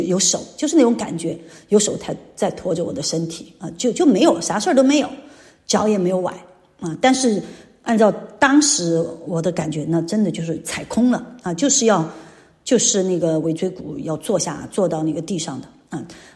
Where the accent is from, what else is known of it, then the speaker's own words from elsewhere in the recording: Xuanhan, Sichuan, China; 我们76年躲地震回到家乡，我们家乡有条河，宣汉有条河啊